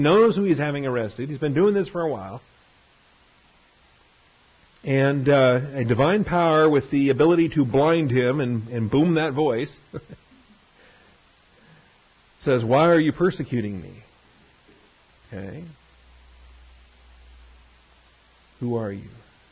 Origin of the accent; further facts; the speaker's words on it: Seattle, Washington, United States; also born or lived in San Francisco; So I was brought up in Seattle. Right? I was born in Seattle. I was brought up in Seattle.